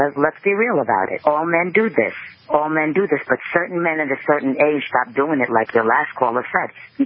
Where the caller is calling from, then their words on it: New York, United States; Hi, how are you? I'm calling from New York.